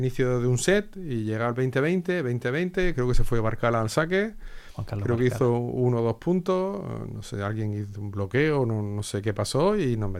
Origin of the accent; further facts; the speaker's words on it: Almería, Andalusia, Spain; Sí, yo al final soy de Almería.